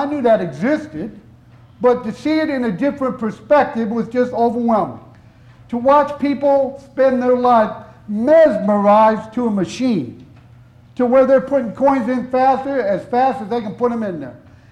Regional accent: Indiana, United States; I grew up right outside of Gary, Indiana

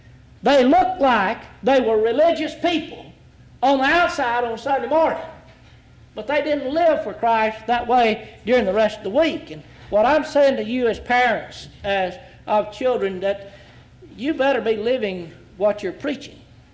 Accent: Texas, United States; When I was growing up in East Texas, I had an uncle named

